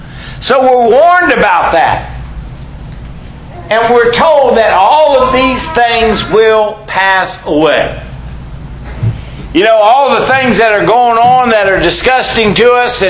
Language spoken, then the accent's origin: English; United States; I love America. I'm an American. I love my country.